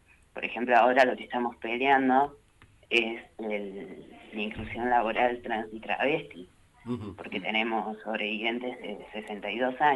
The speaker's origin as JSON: {"language": "Spanish", "town": "Jacobacci", "region": "Río Negro", "country": "Argentina", "tie": "born or raised there", "said": "yo crecí en Jacobacci, tengo mi vida ahí, y todavía no he vuelto"}